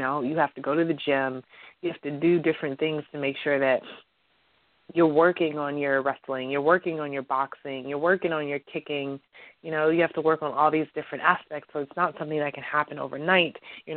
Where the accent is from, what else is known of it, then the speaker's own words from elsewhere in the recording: Detroit, Michigan, United States; This is home for us. For me, I'm from Detroit. 7 Mile in Greenfield. This is home.